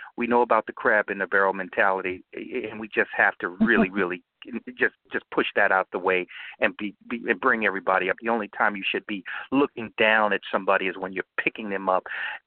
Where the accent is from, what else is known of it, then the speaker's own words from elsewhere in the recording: Gary, Indiana, United States; I come from Gary, Indiana, and it was the murder capital of the world for 7 years in a row as I was coming up.